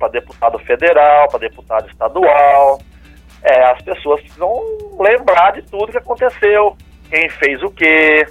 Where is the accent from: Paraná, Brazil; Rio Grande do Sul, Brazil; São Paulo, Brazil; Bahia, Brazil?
São Paulo, Brazil; now in Minas Gerais, Brazil; Eu sou paulista, né?